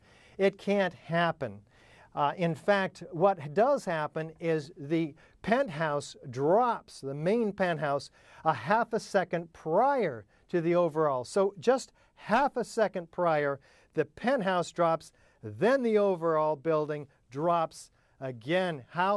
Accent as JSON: {"language": "English", "country": "United States", "said": "As an American, I am deeply disturbed about the state of affairs"}